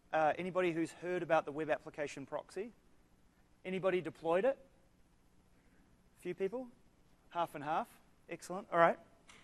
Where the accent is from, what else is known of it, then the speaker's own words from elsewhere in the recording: New Zealand; I sound funny. I'm from New Zealand.